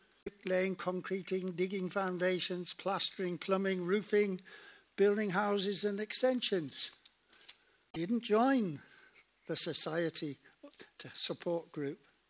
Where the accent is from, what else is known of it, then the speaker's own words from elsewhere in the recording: South West England, United Kingdom; When I was brought up in Dorset on the farm, and when I was about 15